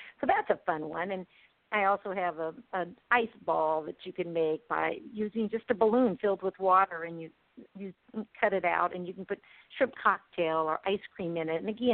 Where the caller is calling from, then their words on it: Lillian, Alabama, United States; also born or lived in Bloomington, Indiana; I'm calling from Lillian, Alabama, which is in the Gulf Shore and Orange Beach area of Alabama.